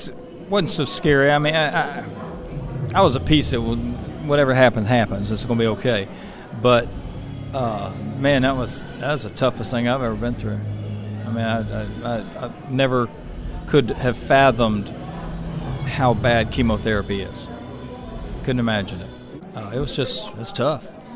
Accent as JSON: {"language": "English", "town": "Decatur", "region": "Georgia", "country": "United States", "tie": "born or raised there", "said": "Thomas Road's a street I grew up on in Decatur, Georgia"}